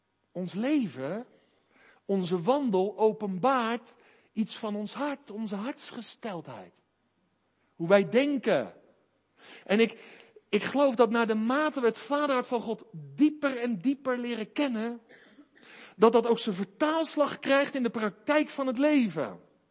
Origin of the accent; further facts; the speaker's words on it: South Holland, Netherlands; Ik kom uit het Westland. Daar had iedereen wel een bijnaam.